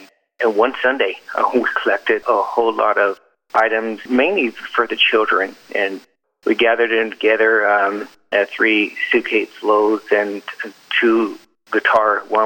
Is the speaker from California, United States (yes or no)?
yes; California, United States; I'm sure I'm from California